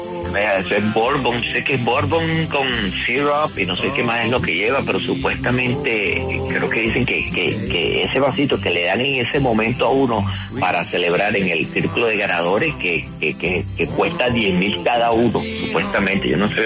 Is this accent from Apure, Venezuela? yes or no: no; Barquisimeto, Lara, Venezuela; also born or lived in Maracaibo; Yo nací en Maracaibo y me crié en Barquisimeto, un pequeño pueblito allá en Venezuela, y allí desde los 4 años yo me crié, y ahí es que tengo yo, como que dice, de allá es donde yo creo que me siento barquisimetano.